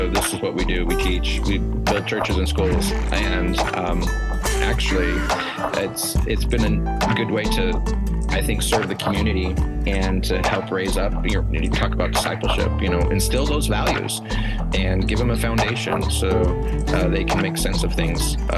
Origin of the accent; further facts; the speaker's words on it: Idaho Falls, Idaho, United States; I grew up in Idaho, so Idaho Falls actually, went to school at U of I. So I try and emphasize my Idaho roots wherever I can